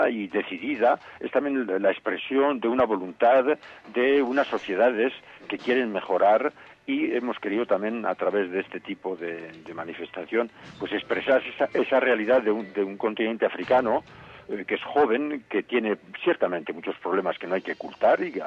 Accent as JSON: {"language": "Spanish", "region": "Navarre", "country": "Spain", "tie": "born there", "said": "como yo, como los navarros que hemos nacido aquí"}